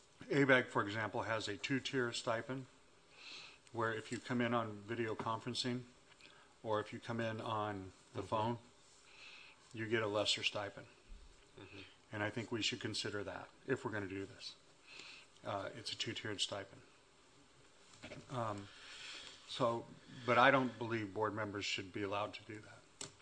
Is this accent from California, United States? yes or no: yes; Dublin, California, United States; I come from Dublin.